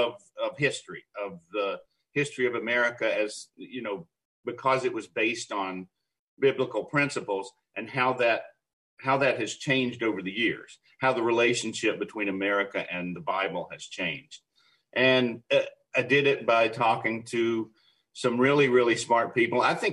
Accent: North Carolina, United States; born there; Yeah, I was born in North Carolina, a small town near Asheville in the mountains of North Carolina.

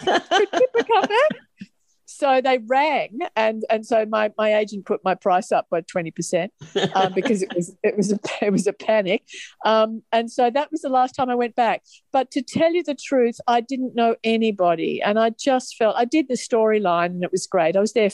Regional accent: Melbourne, Victoria, Australia; I grew up in Melbourne, which is where we live now, and I got in.

